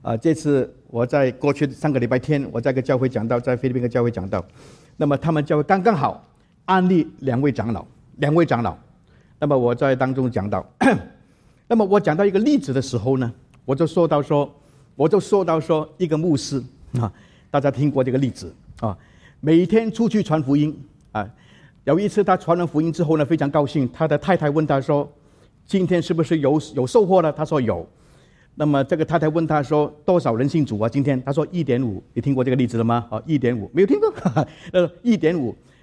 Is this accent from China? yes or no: no; United States; 所以我们美国人这个美誉啊